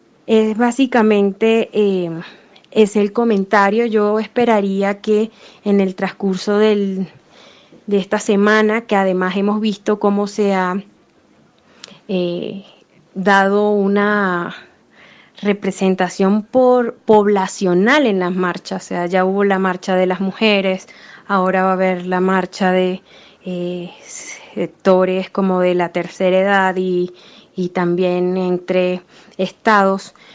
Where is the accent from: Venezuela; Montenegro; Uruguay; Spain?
Venezuela; now in Colombia; como venezolana en Colombia